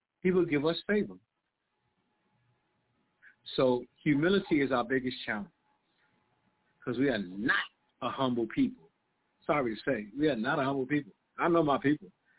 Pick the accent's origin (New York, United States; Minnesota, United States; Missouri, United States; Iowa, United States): New York, United States; I grew up in Harlem, son, and my friend in junior high school was driving around in a Porsche.